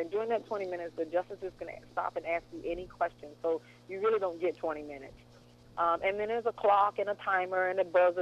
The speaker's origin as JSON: {"language": "English", "region": "Georgia", "country": "United States", "said": "I've gone places in the military and traveled around the world and almost just be ashamed to say that I'm from Georgia."}